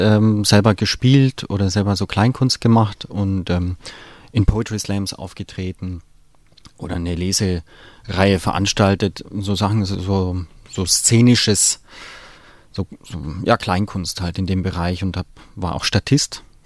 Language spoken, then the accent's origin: German; Tyrol, Austria; in Tirol, also wo ich herkomme.